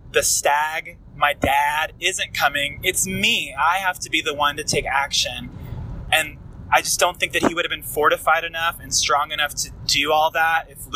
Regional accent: Dallas, Texas, United States; I am from Dallas, Texas.

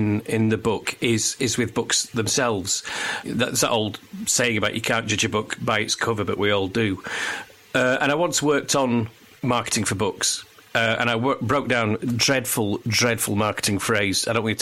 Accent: Barnsley, Yorkshire and the Humber, United Kingdom; I grew up in Barnsley and I went to great pains as a young person to not be like a person from Barnsley. And then I kind of went back to it later on in my life.

